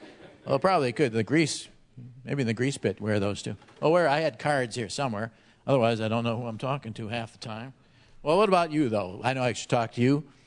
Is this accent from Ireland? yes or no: no; Madison, Wisconsin, United States; So my experience in Kenosha was, okay, so I came from Madison, Wisconsin.